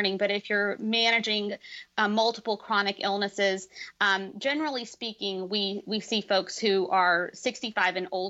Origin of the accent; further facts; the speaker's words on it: India; In my culture, I'm East Indian, and in my culture, we respect and revere our elders.